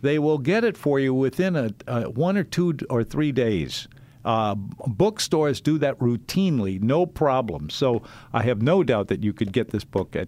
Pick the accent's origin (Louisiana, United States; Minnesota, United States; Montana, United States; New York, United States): Louisiana, United States; New Orleans; born there; Did you know I was born on Mardi Gras? I really was, and I was delivered by a doctor who was also a jazz musician.